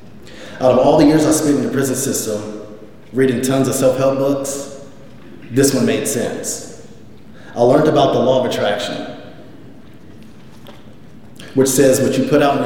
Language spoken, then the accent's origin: English; Pasadena, California, United States; I'm from Pasadena, home of the Rose Bowl and the Tournament of Roses Parade.